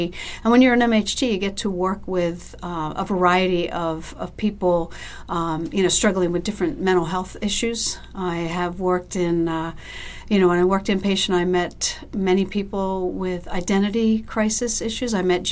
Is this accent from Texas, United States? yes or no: no; Pennsylvania, United States; now in Florida, United States; No, I'm actually from Pennsylvania.